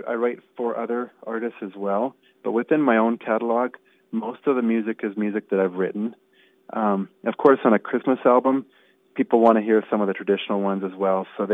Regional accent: Alberta, Canada; I'm from Alberta, Canada, and I've been doing this for quite a few years.

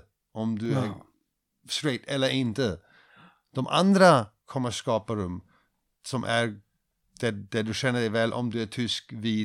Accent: Cambodia; Swedish is a second language; moved away; när jag var 6 såg jag det hemma i Kambodja.

